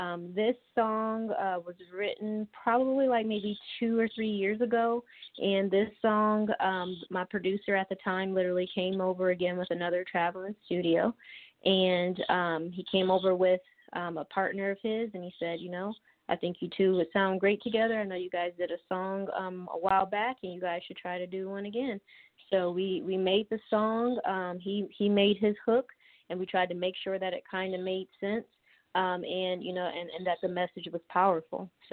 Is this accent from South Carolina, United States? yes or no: no; Akron, Ohio, United States; now in Columbus, United States; I'm actually from Akron, Ohio, but I live in Columbus, Ohio.